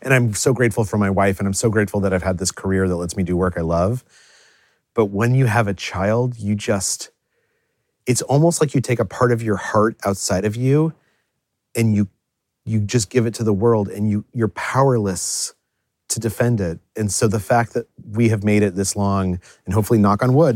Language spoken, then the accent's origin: English; United States; Like, as an American, particularly what's going on in America right now